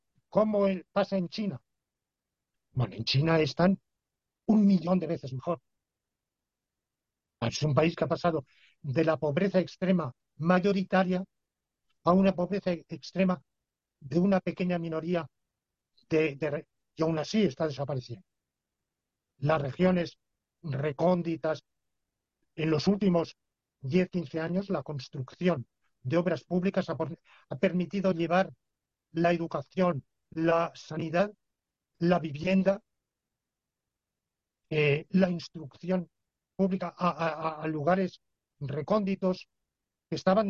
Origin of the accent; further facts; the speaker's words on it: Spain; Hombre, en Marruecos, que yo como español lo tengo al lado y sé un poco, se vive mal, muy mal.